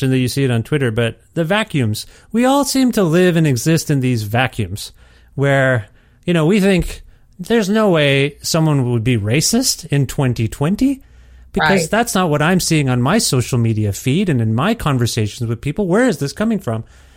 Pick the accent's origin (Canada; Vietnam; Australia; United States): Canada; Am I allowed to say that as a Canadian? I don't know.